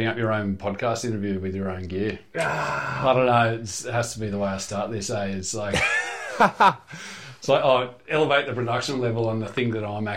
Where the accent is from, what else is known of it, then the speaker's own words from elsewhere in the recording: Central Coast, New South Wales, Australia; when I was a kid, I really looked up to guys like the Waldron brothers, who I was mates with growing up in the Central Coast.